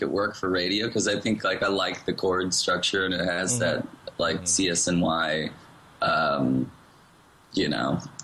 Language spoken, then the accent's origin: English; Austin, Texas, United States; also born or lived in California; I just basically told my story of growing up in Austin, and that's where I was born in California